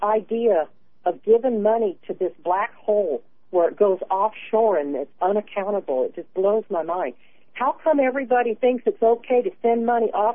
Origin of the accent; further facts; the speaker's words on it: Los Angeles, California, United States; we come from Los Angeles, and we've always been very ecology-minded